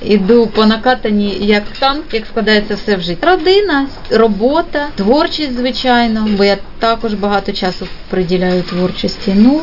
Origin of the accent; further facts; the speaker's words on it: Lebedyn, Sumy Oblast, Ukraine; born there; Ну, звісно, місто, де ти народився, найкраще Лебедин.